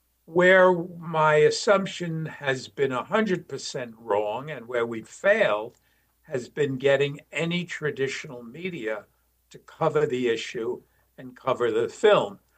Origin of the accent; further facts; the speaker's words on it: New York, United States; I'm a New Yorker. I'm a New York Jew, which is a particular subset of New Yorkers and Jews.